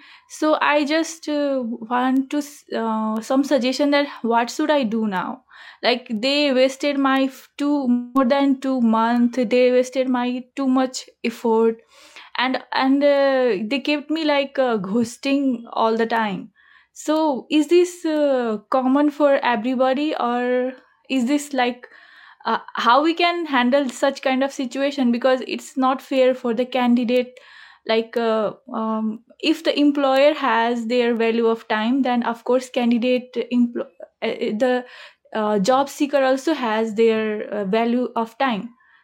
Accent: Nepal; I'm from Nepal, and I don't know what time is there.

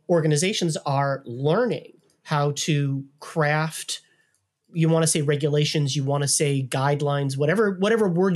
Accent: United States; and I'm an American, so I don't know what that means in terms of rank

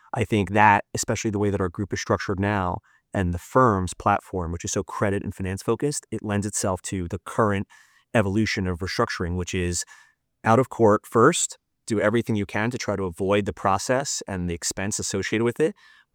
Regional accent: Long Island, New York, United States; I grew up in Long Island. I went to a very large public high school

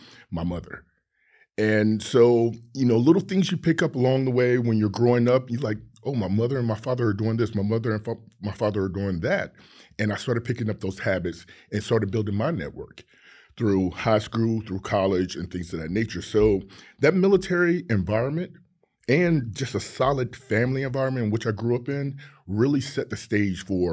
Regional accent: Hampton, Virginia, United States; I'm from Hampton, Virginia. And for those of you who know the Tidewater area, that's the center of the universe. And that's what I like to say. As growing up there, I didn't even realize it was a military community.

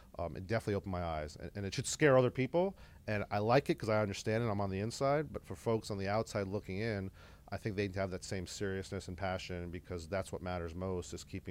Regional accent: Florida, United States; My dad was a Concorde mechanic, and I grew up in South Florida.

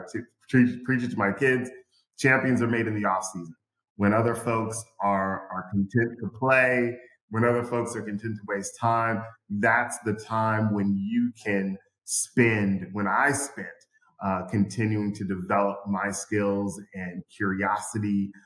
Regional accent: Seattle, Washington, United States; I grew up in Seattle, more affluent parts of Seattle.

